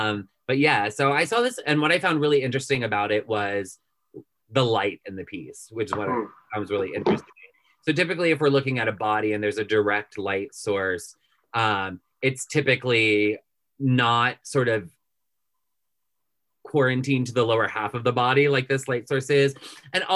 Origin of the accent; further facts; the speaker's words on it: Appalachia, United States; I should say about being Appalachian and being a painter